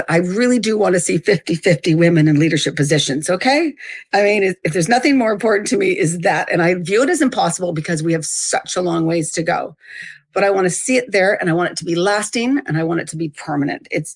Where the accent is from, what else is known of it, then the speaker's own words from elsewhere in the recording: Canada; I know you know that I'm Canadian.